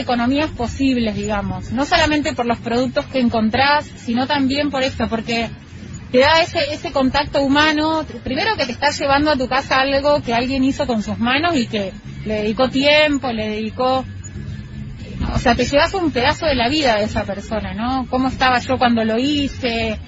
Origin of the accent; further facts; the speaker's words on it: Cutral Có, Neuquén, Argentina; also born or lived in Plaza Huincul; Yo soy de Cutralcó. En realidad creo que soy de Plaza Huíncul. Creo, pero claro, vivimos ahí, es donde la comarca petrolera es muy, las dos ciudades están pegadas, las divide apenas una calle.